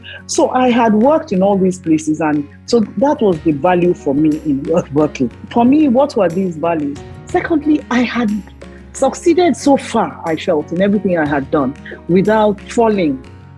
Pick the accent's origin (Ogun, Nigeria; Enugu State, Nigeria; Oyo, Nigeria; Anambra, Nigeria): Oyo, Nigeria; Ibadan; And so I grew up in Ibadan.